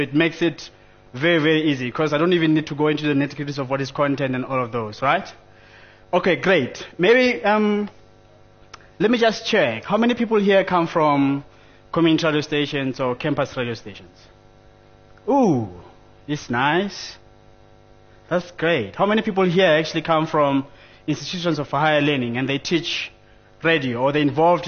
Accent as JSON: {"language": "English", "region": "Limpopo", "country": "South Africa", "said": "You go there like … so I come from Limpopo."}